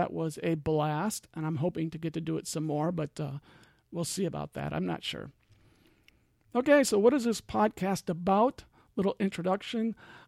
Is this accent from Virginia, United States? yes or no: no; Iowa, United States; born there; also born or lived in California / Switzerland / Georgia / Oklahoma; now in Ohio, United States; Like I said, I'm in Ohio now, but I was born in the Midwest, born in Iowa.